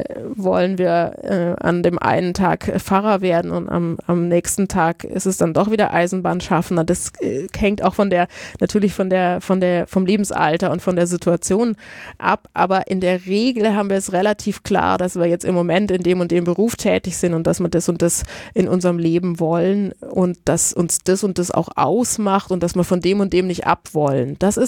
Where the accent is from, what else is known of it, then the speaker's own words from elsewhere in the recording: Italy; Ich komme aus Italien